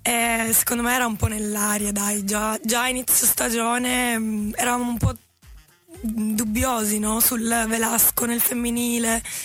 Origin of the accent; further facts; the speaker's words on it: Piedmont, Italy; io sono una piemontese fake, nel senso che ho mamma e papà pugliesi